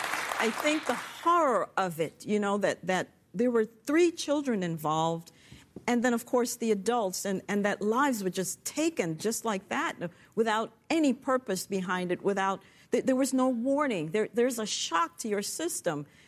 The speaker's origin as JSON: {"language": "English", "country": "Jamaica", "said": "I'm from Jamaica."}